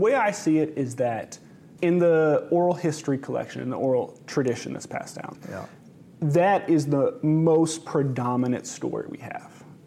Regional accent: Ann Arbor, Michigan, United States; So I grew up in Ann Arbor, Michigan, but my dad's from Tulsa.

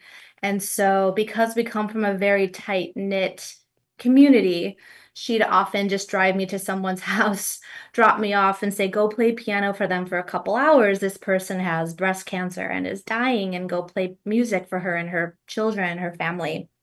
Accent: Chicago, Illinois, United States; So I grew up in Chicago and I started playing piano at the age of 6.

